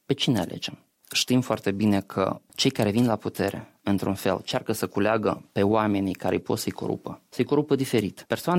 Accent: Moldova; Noi suntem moldoveni, noi vorbim moldovenește, noi trăim în Moldova

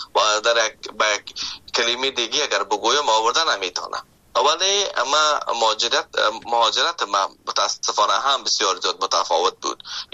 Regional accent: Afghanistan; now in Canada; ما به عنوان یک محصل وقتی که آمدم از افغانستان، شما فکر کنید که من از افغانستان به کانادا آمدم که ده ها یا هزارها کیلومتر فاصله است

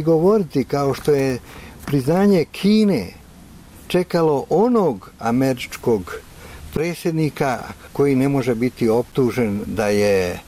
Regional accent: Bosnia & Herzegovina

